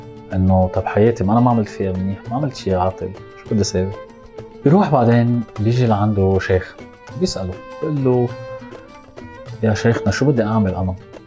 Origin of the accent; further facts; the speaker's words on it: Beirut, Beirut Governorate, Lebanon; لأنه قلبي من جوا موجوع على بيروت، موجوع على مدينتي.